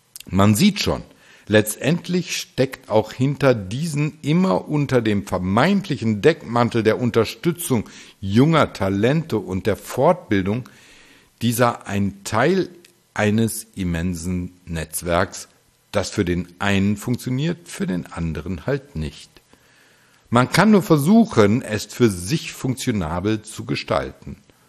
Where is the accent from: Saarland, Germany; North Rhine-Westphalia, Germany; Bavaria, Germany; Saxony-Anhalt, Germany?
North Rhine-Westphalia, Germany; Düsseldorf; in meiner Heimatstadt Düsseldorf